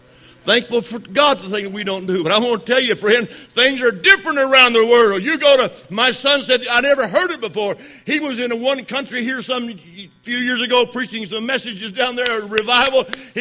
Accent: Alaska, United States; brethren, I'm from the Arctic. Where I live is different.

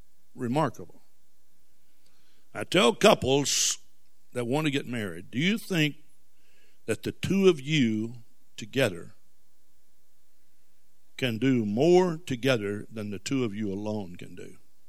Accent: the South, United States; accent: southern; I think it's because of my southern accent. You know, and occasionally people will say something to me about my accent.

